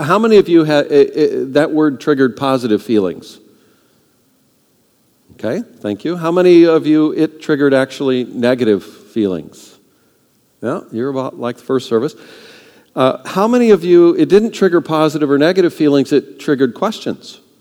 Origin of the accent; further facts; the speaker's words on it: Altadena, California, United States; So some of you know this, but I grew up in Altadena. So I'm a local, I'm a native.